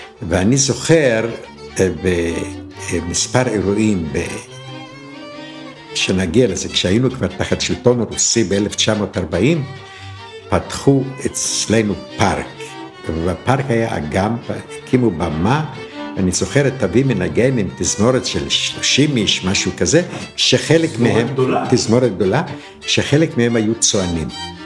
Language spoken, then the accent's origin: Hebrew; Vashkivtsi, Chernivtsi Oblast, Ukraine; אבא שלי ואחיו בנו בית בעיירה ושקאוץ על יד צ'רנוביץ. ולמעשה, אני גדלתי ואני רואה את עצמי כאיש ושקאוץ